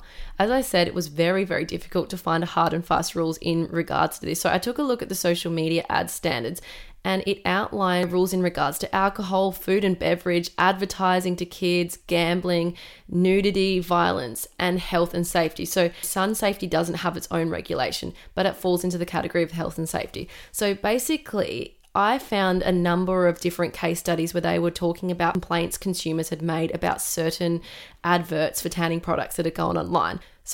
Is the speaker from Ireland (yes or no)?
no; Australia; growing up in Australia